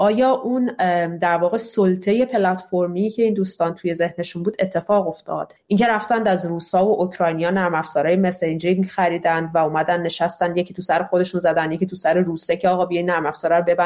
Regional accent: Iran; moved away as an adult; من تمام زندگیم رو تو ایران زندگی کردم، 4 سال نیمه که از ایران اومدم بیرون و الانم آدم 37-8 ساله‌ای هستم.

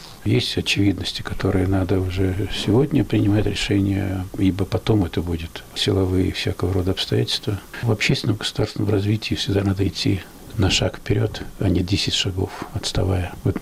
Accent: Russia; не хватает у меня на родине, в моей России.

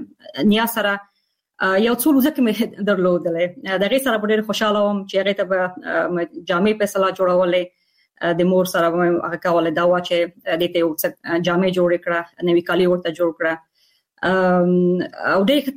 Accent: Afghanistan; moved away; also born or lived in Peshawar, Pakistan; زه د وطن نه کډواله شوم د لکونو او میلیونونو نورو افغانانو په څیر باندې او کله چې زه اروپا ته کډواله شوم

